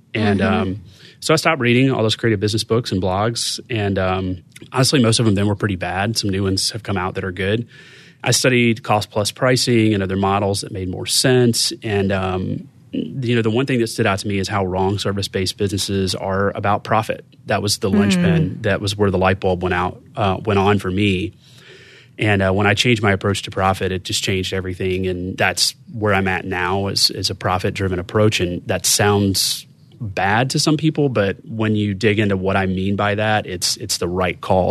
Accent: the South, United States; accent: Southern; I have a Southern accent. I'm from the South, and I'm not sheepish.

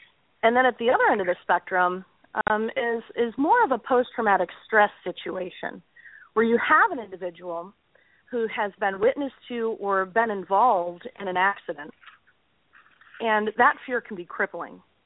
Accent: Michigan, United States; I grew up in Michigan, and I had a unique childhood.

